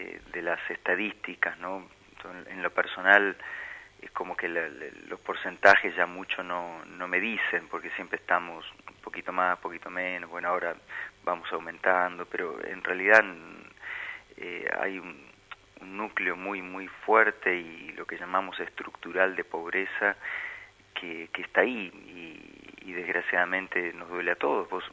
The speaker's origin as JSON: {"language": "Spanish", "country": "Argentina"}